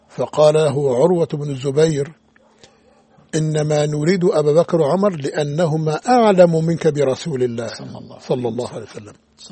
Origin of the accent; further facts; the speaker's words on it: Aleppo, Aleppo Governorate, Syria; تذكرت قصة كانت تحدث في بلدي حلب